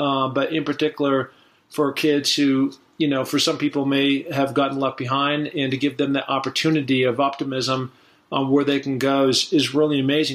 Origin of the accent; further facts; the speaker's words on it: Seattle, Washington, United States; I grew up in the Northwest in Seattle and spent a lot of time in the mountains.